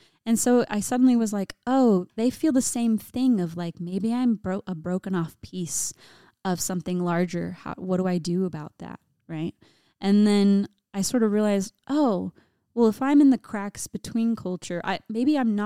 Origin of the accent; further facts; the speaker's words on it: Tennessee, United States; I mean, I grew up in Tennessee. I didn't have an accent. I have a Mexican-American father. I have a British mother. And so that does not equal a Southern accent at all.